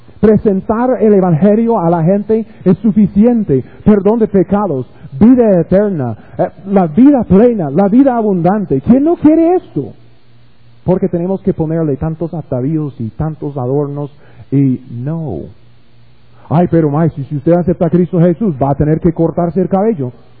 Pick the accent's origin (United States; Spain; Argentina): United States; Spanish is a second language; Yo sé, yo soy gringo, a veces no entiendo bien el español.